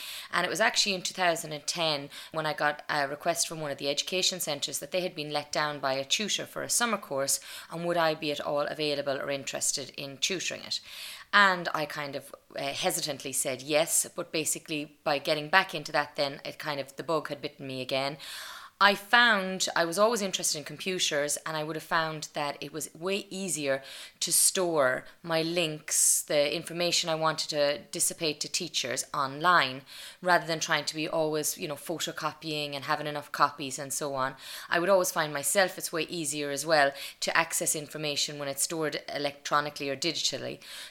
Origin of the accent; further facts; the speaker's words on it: Leinster, Ireland; I moved home. I'm originally from Westmeath, so I got a position actually in St. Etchins in Kinnegad, which is the primary school I would have gone to myself.